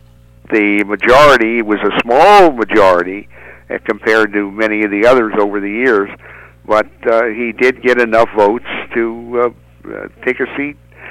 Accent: Vincennes, Indiana, United States; whose mansion is in Vincennes, Indiana, my hometown

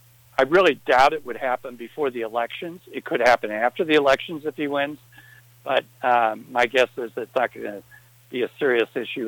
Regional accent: Lima, Ohio, United States; So Jim Jordan, and also my hometown, Lima, I think he represents, too. That district stretches from, I think, Oberlin to Lima.

